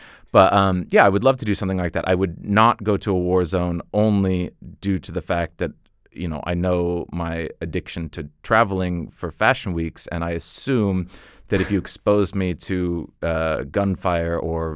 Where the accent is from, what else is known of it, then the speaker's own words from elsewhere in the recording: Washington, United States; now in Denmark; I'm from Washington State, which kind of looks a lot like Norway with this insane, you know, elevation gains